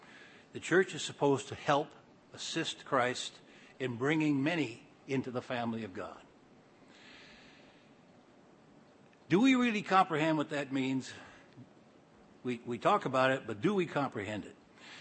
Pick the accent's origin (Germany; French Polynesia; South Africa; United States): South Africa; moved away; I came from South Africa in 78 and then stayed over for a while.